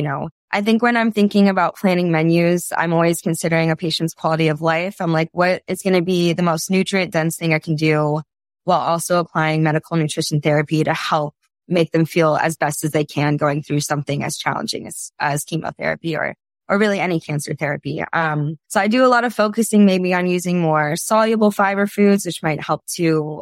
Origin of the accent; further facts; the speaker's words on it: Midwest, United States; Little background, I grew up in the Midwest, which has a little bit different farming practices even than the Pacific Northwest.